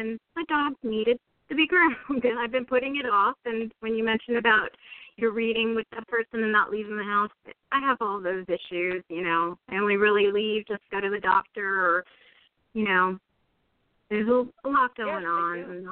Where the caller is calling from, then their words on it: New Jersey, United States; New Jersey.